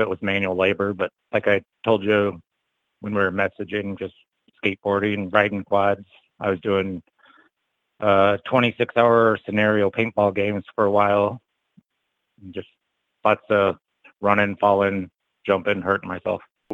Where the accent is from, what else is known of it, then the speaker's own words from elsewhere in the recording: Indiana, United States; now in Michigan, United States; Northwest Indiana, right by probably 15 miles from where … was born.